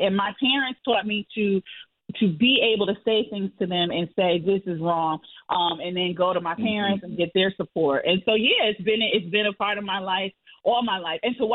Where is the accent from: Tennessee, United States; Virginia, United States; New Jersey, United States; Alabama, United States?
New Jersey, United States; East Orange; I was raised in East Orange, Newark, New Jersey. And if you know us, we are a political city, town, county, Essex County.